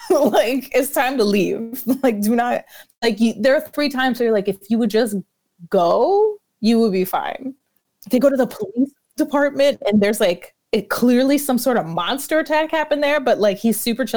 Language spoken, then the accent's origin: English; New York City, New York, United States; as a New Yorker who sees things that are quote unquote in New York